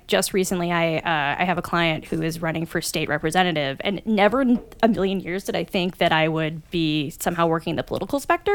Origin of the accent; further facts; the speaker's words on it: Los Angeles, California, United States; now in Chicago, United States; I started doing stand-up 20 years ago in my hometown of Los Angeles and loved it. Came out here to the Chicagoland area to attend Northwestern.